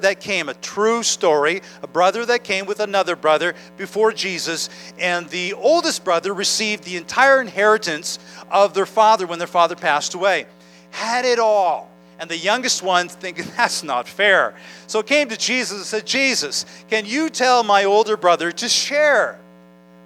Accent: Canada; some of us live with the fact that we're Canadian.

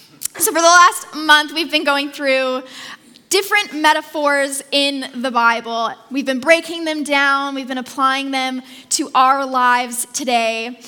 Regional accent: Victoria, British Columbia, Canada; I grew up in Victoria, so I grew up knowing that earthquakes happen often and that they tend to shake foundations.

